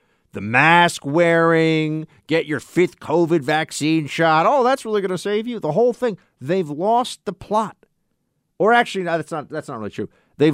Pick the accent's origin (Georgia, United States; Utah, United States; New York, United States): New York, United States; the top law enforcement official for the state of New York, the Empire State, my home state